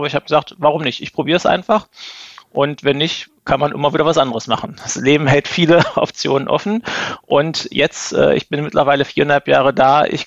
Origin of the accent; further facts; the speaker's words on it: Magdeburg, Saxony-Anhalt, Germany; habe Betriebswirtschaft in meiner Heimatstadt in Magdeburg studiert